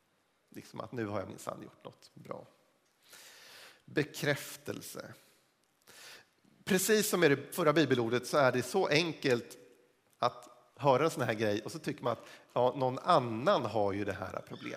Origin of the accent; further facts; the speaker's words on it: Sweden; jag är född och uppvuxen i Sverige, och även om jag är en ganska ung svensk